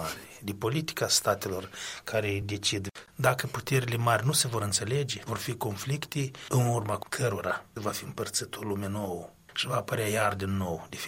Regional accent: Moldova; să fiu satisfăcut că noi suntem moldoveni, că trăim în Moldova.

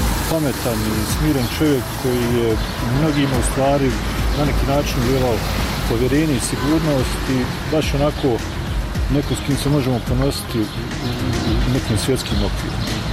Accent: Bosnia & Herzegovina; biti ponosan kao Bosanac, Hercegovac

